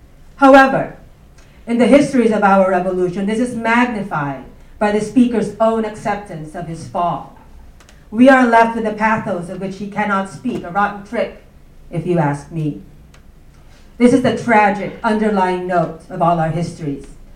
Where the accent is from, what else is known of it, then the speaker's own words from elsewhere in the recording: Philippines; growing up in the Philippines, I thought there was only this one war